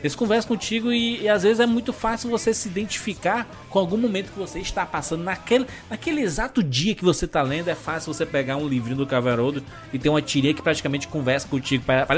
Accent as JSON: {"language": "Portuguese", "town": "Fortaleza", "region": "Ceará", "country": "Brazil", "tie": "born or raised there", "also_born_or_lived": "Recife", "said": "Aos 7 anos foi em Recife, dos 7 aos 12 em Fortaleza."}